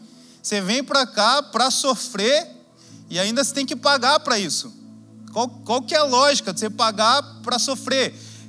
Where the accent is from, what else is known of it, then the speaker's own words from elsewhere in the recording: Brazil; Obviamente, como brasileiro, futebol é o esporte que eu mais gosto